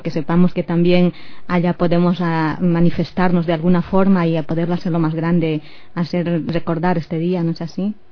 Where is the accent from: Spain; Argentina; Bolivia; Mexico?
Bolivia; Yo también soy boliviana.